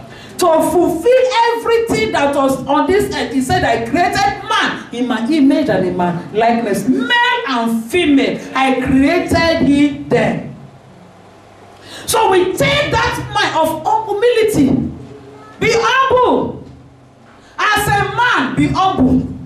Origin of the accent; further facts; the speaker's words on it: Southwest Nigeria, Nigeria; because you know we grew up in Yoruba land